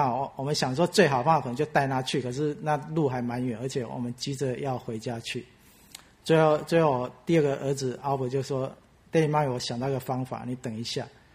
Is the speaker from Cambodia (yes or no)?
no; Taiwan; 好像跟我们台湾人很像，跟中国人很像哈